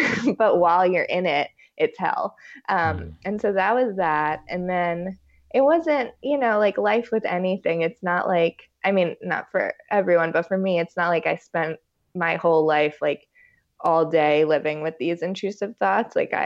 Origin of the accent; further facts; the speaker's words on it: Long Island, New York, United States; I got a job right away working in Manhattan. I'm from Long Island.